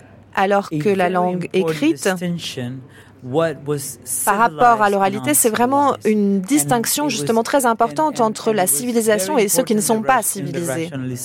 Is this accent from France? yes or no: no; Dominican Republic; Moi, je viens de République dominicaine où tout le monde parle tout le temps.